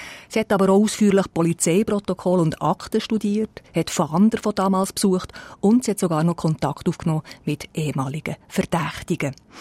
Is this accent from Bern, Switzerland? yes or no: yes; Thun, Bern, Switzerland; Ich bin auch in der Gegend von Thun aufgewachsen